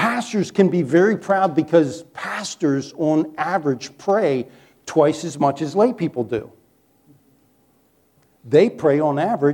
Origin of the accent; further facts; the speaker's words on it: Chesapeake Bay, United States; I grew up on the Chesapeake Bay.